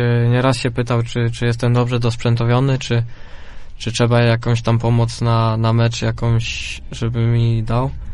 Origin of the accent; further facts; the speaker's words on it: Leszno, Greater Poland Voivodeship, Poland; No dokładnie tak, no jestem z Leszna, pochodzę z Leszna, gdzie raczej się na przyczepnych torach jeździ